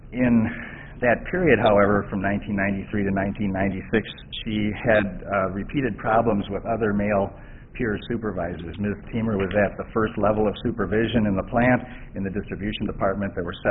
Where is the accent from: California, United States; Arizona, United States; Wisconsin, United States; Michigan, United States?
Wisconsin, United States; Madison; May it please the court … from Madison, Wisconsin, appearing on behalf of the plaintiff in this case